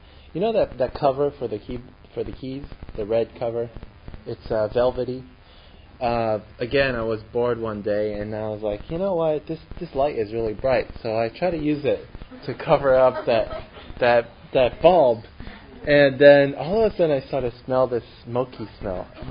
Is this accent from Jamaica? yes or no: no; Brazil; But I actually was born and I grew up in Brazil.